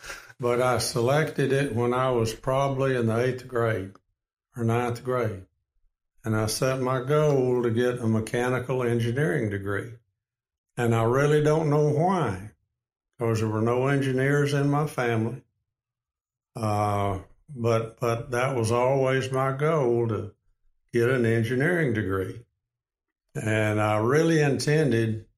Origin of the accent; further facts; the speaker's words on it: Frisco, Texas, United States; Well, I'm from Frisco, Texas.